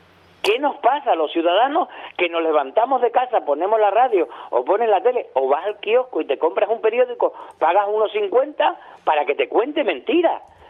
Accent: Spain; en un país como España, una nación grande, porque somos grandes dentro de Europa, aunque chicos dentro del mundo

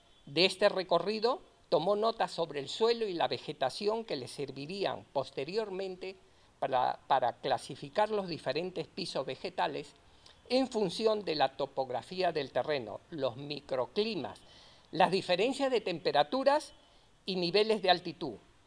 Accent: Peru; born there; con un diseño en homenaje a mi país natal, Perú.

